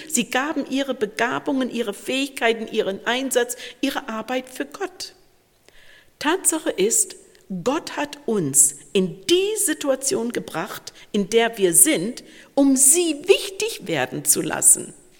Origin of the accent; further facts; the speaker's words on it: Canada; Ein Sänger aus meinem Heimatland … der hat mal geschrieben und gesungen